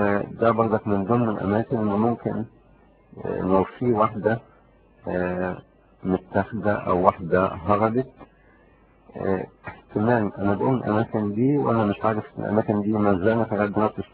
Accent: Egypt; moved away; أنا طالع من مصر في حدود سنة 82 أو بين 82 83،

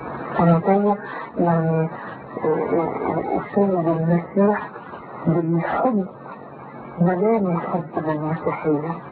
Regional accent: Egypt; moved away as an adult; now in Netherlands; أول ما وصلت هولندا وقعدت أنا خرجت من مصر كنت إزاي؟ إزاي خرجت من مصر؟

